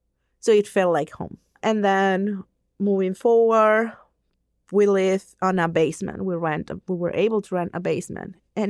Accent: Venezuela; English is a second language; now in United States; But then I live in different states of Venezuela until I moved here.

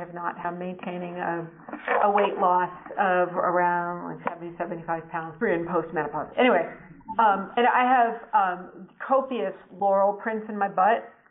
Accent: Cambridge, Massachusetts, United States; I'm from Cambridge, Massachusetts, Metro West Intergroup.

